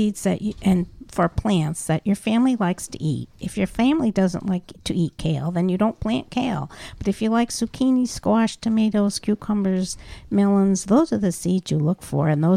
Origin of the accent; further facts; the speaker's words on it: New York, United States; I'm from Columbia County. I've been a Master Gardener since 2005. My father was a farmer. We had a big farm here right along the Hudson River